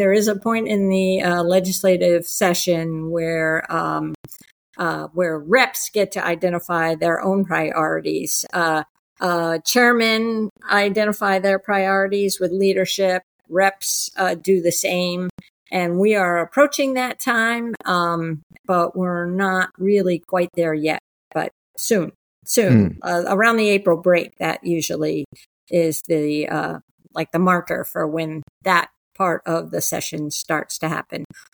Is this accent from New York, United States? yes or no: no; Miami, Florida, United States; I grew up in Florida, actually, in Miami. Spent a lot of time on yachts.